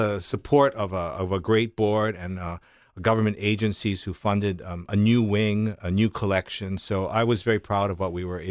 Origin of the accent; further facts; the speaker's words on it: Hawaii, United States; I grew up on Maui, which was a kind of a small island back then, quiet, very community-oriented, very homey.